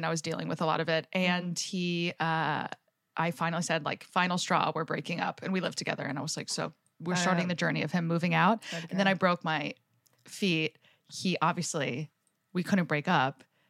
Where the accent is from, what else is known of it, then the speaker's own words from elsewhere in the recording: Jersey Shore, New Jersey, United States; I grew up on the Jersey Shore.